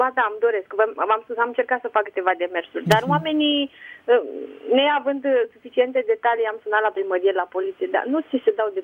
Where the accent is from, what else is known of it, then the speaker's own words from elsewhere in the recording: Tulcea, Tulcea County, Romania; now in Craiova, Romania; Sunt crescută la Tulcea și căsătorită la Craiova.